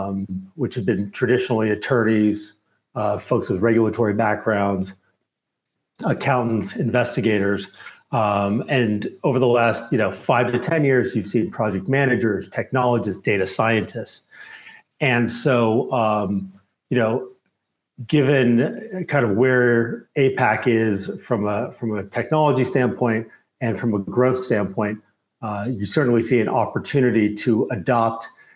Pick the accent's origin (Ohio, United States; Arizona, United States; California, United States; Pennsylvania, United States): California, United States; Actually, from California as well.